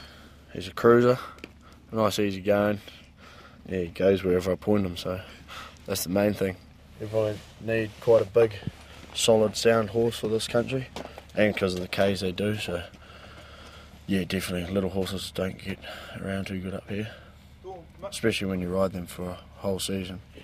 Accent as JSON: {"language": "English", "town": "Rotorua", "region": "Bay of Plenty", "country": "New Zealand", "said": "Rotorua, originally. My parents have just moved down to Amberley, the South Island, so see how long I can take before I can call myself a South Islander."}